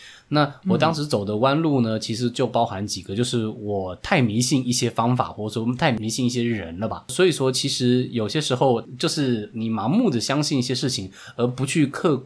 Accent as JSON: {"language": "Chinese", "country": "Taiwan", "also_born_or_lived": "China", "said": "我是台湾人，不过我在中国工作快十几年吧，就是在那边待时间蛮长 的，然后后来才回来，我2016才回来台湾，然后 before 那之前大多的时间其实我都在大陆工作这样。"}